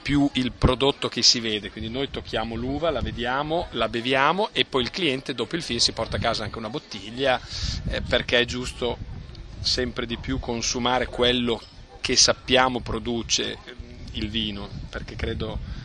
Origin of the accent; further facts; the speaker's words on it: Faenza, Emilia-Romagna, Italy; io sono di Faenza, quindi capitale della ceramica